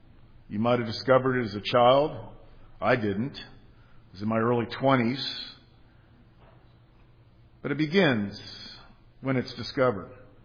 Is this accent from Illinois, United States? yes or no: no; Florida, United States; Growing up in South Florida, I remember vividly the discovery of the Nuestra Senora de Atocha, or Our Lady of Atocha.